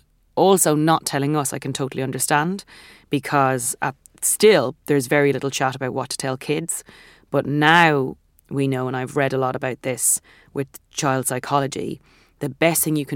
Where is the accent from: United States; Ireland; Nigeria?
Ireland; this is growing up in Catholic Ireland